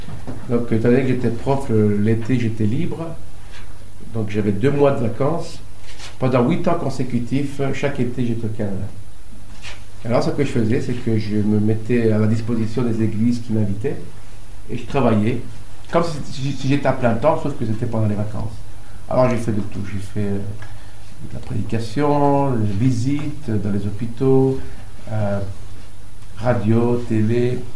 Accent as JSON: {"language": "French", "town": "Liège", "region": "Wallonia", "country": "Belgium", "tie": "born there", "accent": "Liège", "said": "Donc mes parents étaient missionnaires pendant 11 ans à Liège, c'est la ville où je suis né. Et donc peut-être parfois mon accent liégeois va refaire surface."}